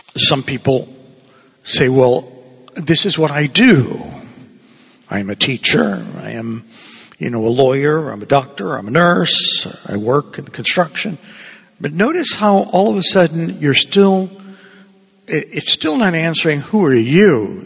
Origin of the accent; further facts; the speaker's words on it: Cuba; Okay? That I'm originally from Cuba, so my name is Spanish.